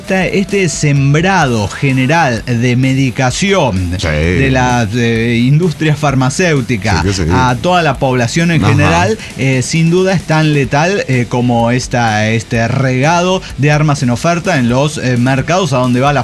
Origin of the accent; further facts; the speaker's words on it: Honduras; now in Los Angeles, United States; Yo solo soy un hondureño viviendo en Los Ángeles, tierra de naranjas, aguacates y homeless.